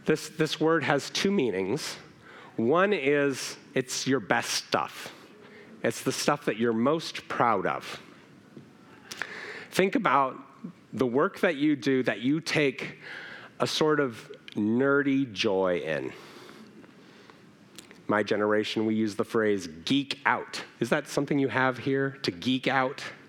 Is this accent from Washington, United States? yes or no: yes; Seattle, Washington, United States; so I'm from Seattle, and we grow a lot of apples.